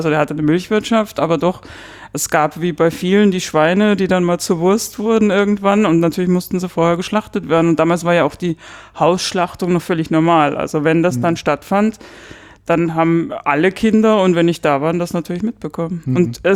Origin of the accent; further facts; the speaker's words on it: Munich, Bavaria, Germany; ich bin in München geboren und meine Eltern kommen aus dem Umland. Meine Mutter kommt aus Rottach-Egern, das liegt am Tegernsee. Mein Vater kommt aus der Nähe von Wasserburg und insofern bin ich zwar in München aufgewachsen